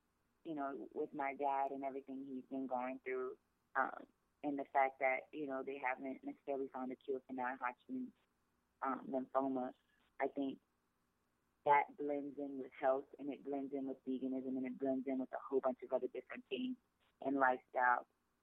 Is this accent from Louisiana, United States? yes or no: yes; New Orleans, Louisiana, United States; I'm from New Orleans, and I think if you don't eat crawfish or gumbo